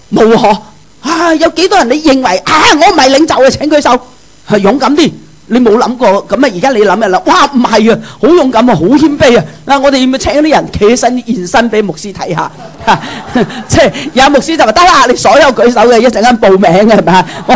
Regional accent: China; 咁仲有我哋中国人主观啦

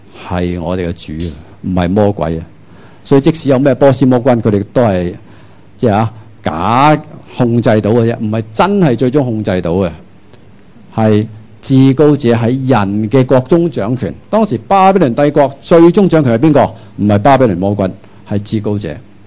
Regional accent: Hong Kong; 當然今時今日我哋香港人冇呢個問題啦，係咪？

